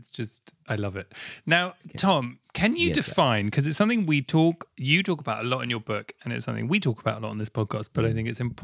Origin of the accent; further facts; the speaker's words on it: Southfields, London, United Kingdom; yeah, I grew up in Southfields next to Wimbledon.